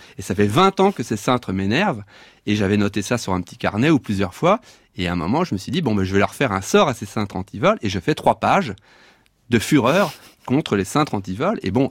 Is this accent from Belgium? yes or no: yes; Brussels, Belgium; also born or lived in Paris; je revis à Bruxelles, je fais mes études à Paris, mais il y a eu une grande parenthèse parisienne, mais disons que je suis né à Bruxelles, je suis bruxellois depuis de nouveau 20 ans